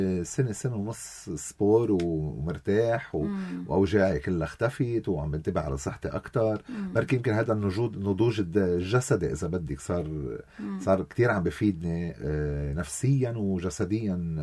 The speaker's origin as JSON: {"language": "Arabic", "country": "Lebanon", "said": "نحن كلبنانية كلنا تطورنا"}